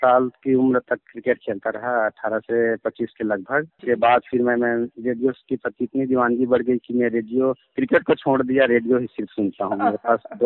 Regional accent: Sawatpur, Chhattisgarh, India; मैं सावतपुर post office Sargaon जिला मुंगेली छत्तीसगढ़ का निवासी हूं, और मैं एक कृषक हूं मैम। कृषक के साथ साथ साइकिल रिपेयरिंग का भी काम करता हूं। छोटा सा गांव है मेरा, 2500 जनसंख्या है, और सभी कृषि पर ही निर्भर है।

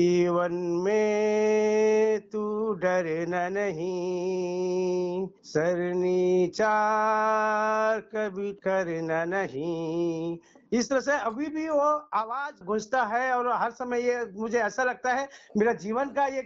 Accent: Kumhari, Chhattisgarh, India; हमारे गांव है ग्राम कुम्हारी, थाना आरंग, जिला रायपुर।

